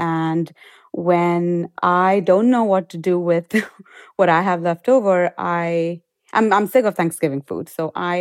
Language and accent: English; India; But, you know, I come from India. We pickle a lot of things.